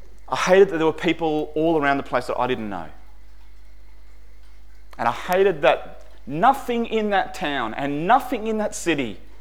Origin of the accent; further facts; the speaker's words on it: Nambour, Queensland, Australia; born there; My mum stayed down on the Sunshine Coast. I was born in Nambour Hospital, and then as soon as I was well enough to leave hospital